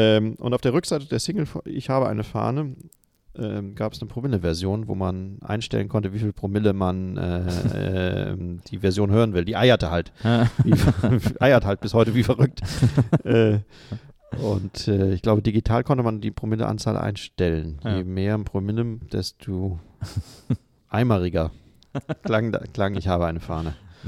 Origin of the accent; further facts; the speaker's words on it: North Rhine-Westphalia, Germany; Im Siegerland wäre es schön, wo ich herkomme, wenn es so aussehe.